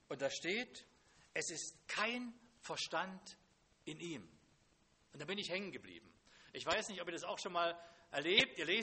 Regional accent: Germany; Das kenne ich noch von früher. Ich bin in der DDR groß geworden.

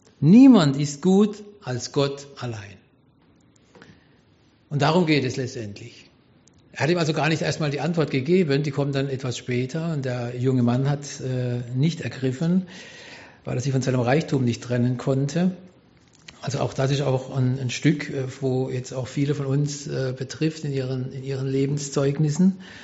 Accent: Karlsruhe, Baden-Württemberg, Germany; ich bin geboren 1963 in Karlsruhe, dort lebe ich auch heute noch, und bin in einer Familie groß gewachsen, die war jetzt keine christliche Familie, ich sage es mal, es war eine namenschristliche Familie.

